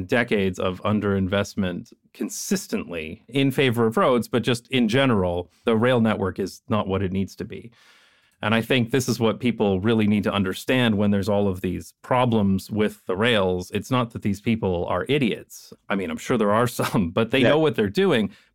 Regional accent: Canada; I am Canadian.

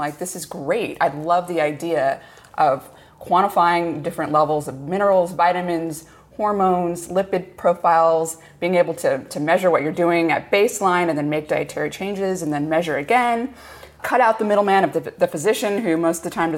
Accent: San Diego, California, United States; I grew up in San Diego.

